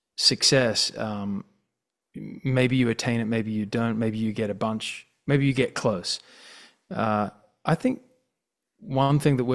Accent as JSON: {"language": "English", "country": "Australia", "said": "I'm being very Australian"}